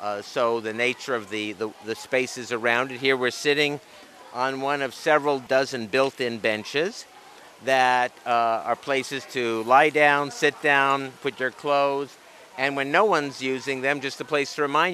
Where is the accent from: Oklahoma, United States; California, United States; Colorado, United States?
California, United States; Los Angeles; I grew up in East Hollywood in Los Feliz, and I remember as a child in the 50s, our neighborhood swimming pool